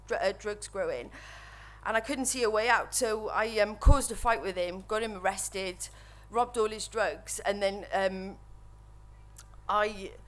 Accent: Cardiff, Wales, United Kingdom; I'm from Wales, from Cardiff. I'm 38, and I've been clean for 560 days now

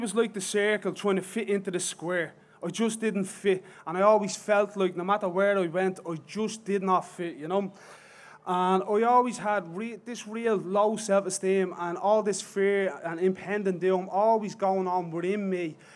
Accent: Dublin, Leinster, Ireland; I'm from Dublin, and I'm just going to give my own story.

